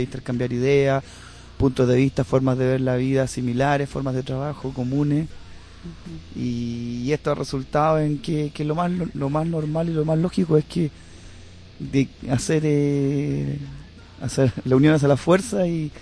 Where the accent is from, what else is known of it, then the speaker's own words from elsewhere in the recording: Chile; nosotros venimos de Chile, que es el último país de Sudamérica allá abajo.